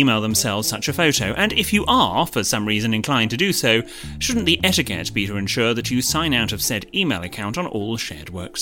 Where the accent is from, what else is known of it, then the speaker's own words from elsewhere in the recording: United Kingdom; Of course, I am unapologetically British